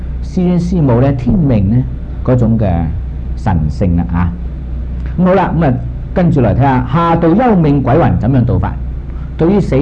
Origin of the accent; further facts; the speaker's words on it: China; 如果我作为中国人，我怎样看自己中国人，争回一点光